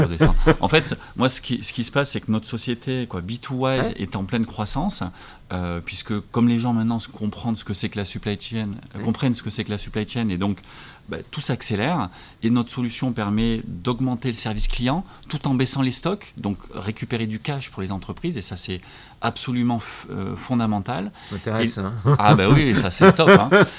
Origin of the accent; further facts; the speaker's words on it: Marseille, Provence-Alpes-Côte d'Azur, France; now in Paris, France; je suis pas parisien, moi. Je suis immigré à Paris. Donc, je suis marseillais immigré à Paris.